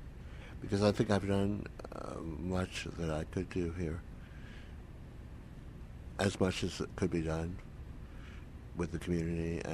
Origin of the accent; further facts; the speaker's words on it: Hawaii, United States; now in Berlin, Germany; because I was from Hawaii and knew Hawaii and loved Hawaii